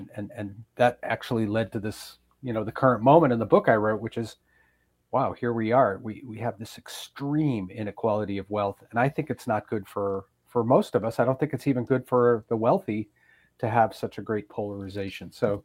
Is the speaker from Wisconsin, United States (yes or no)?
yes; Madison, Wisconsin, United States; born there; I was born in Madison, but as you know, it's not that far away to go out to Richland